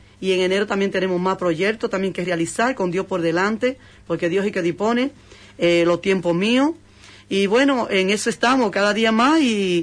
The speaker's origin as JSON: {"language": "Spanish", "country": "Dominican Republic", "also_born_or_lived": "Madrid", "moved": "yes", "lives_now": "Huelva, Spain", "said": "Vale, yo soy de República Dominicana, llevo 35 años aquí ya en España. Vamos a decir que tenemos 18 en Madrid y todo el tiempo, hasta 35 años, pues lo llevo aquí viviendo en Huelva, en el cual ya me compré mi apartamento y todo aquí"}